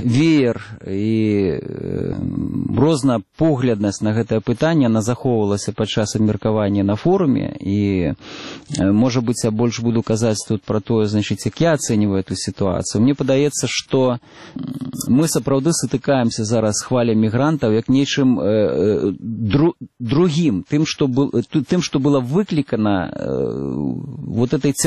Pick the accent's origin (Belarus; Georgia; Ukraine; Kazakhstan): Belarus; мы, белорусы